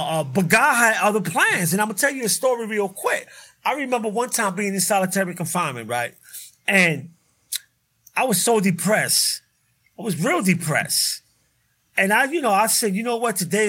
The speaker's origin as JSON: {"language": "English", "region": "New York", "country": "United States", "said": "I asked her, you know, I'm from New York."}